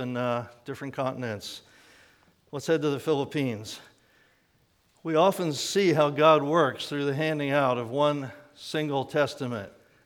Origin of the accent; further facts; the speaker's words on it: Pennsylvania, United States; Since I'm from Center County